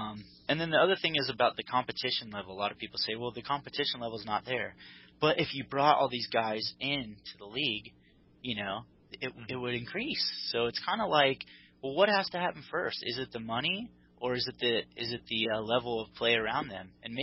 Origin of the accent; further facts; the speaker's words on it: United States; being an American sports fan. I'm just used to our leagues being the best.